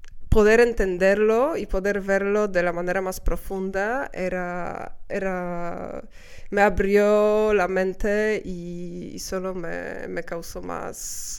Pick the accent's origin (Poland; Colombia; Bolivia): Poland; Spanish is a second language; also born or lived in Mexico; Y pues después del intercambio yo regresé a Polonia, empecé a estudiar español